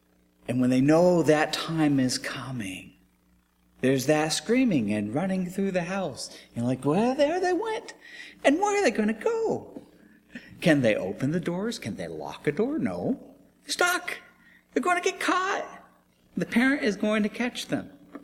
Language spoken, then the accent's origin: English; Los Angeles, California, United States; I'm from California, in the LA area.